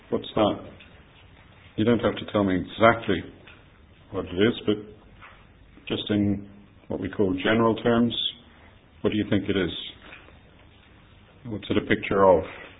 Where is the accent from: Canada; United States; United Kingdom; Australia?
Australia; I actually got this when I was growing up in Australia.